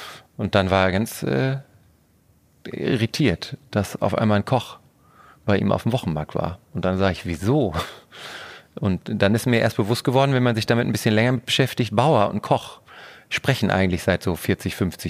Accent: North Rhine-Westphalia, Germany; ich komme ja aus Ostwestfalen, sehr katholisch.

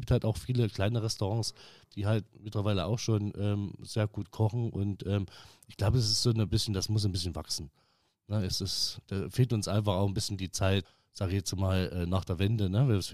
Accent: Thuringia, Germany; ich habe gelernt in einem ganz einfachen, bei mir in meinem Heimatort, ganz einfach, ja, gut bürgerlich, Thüringer Küche, Klöße etc.

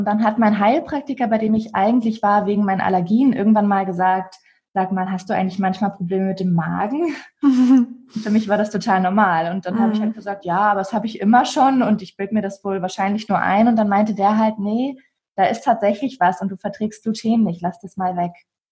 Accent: Hamburg, Germany; ich bin 27 Jahre jung. Ich komme aus Hamburg, also bin geboren und groß geworden in Hamburg und immer noch stolze Hamburgerin.

